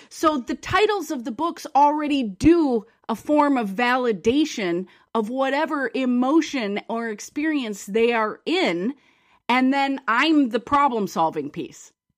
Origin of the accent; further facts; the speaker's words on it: Midwest, United States; also born or lived in Chicago / Ireland; I mean, I'm from the Midwest. I lived in Chicago and Ireland, and cursing is just very much a part of all of Wisconsin, Chicago, all those cultures.